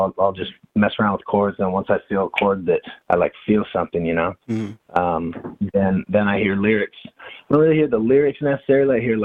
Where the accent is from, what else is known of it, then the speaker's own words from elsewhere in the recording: Salt Lake City, Utah, United States; also born or lived in Augusta, Georgia; I grew up in Salt Lake City, and then I went and I traveled and did sales for like 10 years, and I ran outside sales teams.